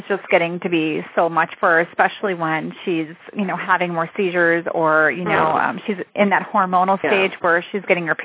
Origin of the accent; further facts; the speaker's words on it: Wisconsin, United States; from Wisconsin, and I'm actually also an occupational therapist